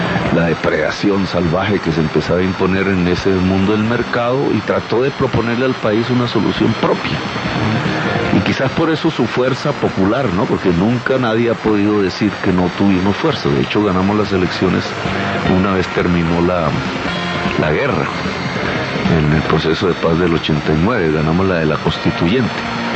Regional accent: Fontibón, Bogotá, Colombia; yo me crié en Fontibón.

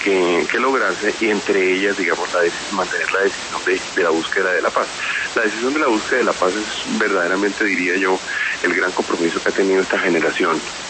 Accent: Colombia; tenemos que mantenerlos en la decisión que traemos como colombianos desde el año 2014 de tener una reforma tributaria estructural

